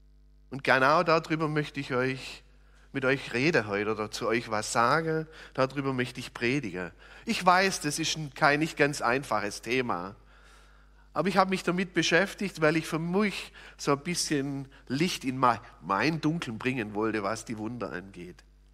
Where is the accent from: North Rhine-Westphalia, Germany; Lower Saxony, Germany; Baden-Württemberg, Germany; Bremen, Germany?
Baden-Württemberg, Germany; Kuchen; wir kommen beide aus Kuchen. Ich bin dort in der Evangelischen Landeskirche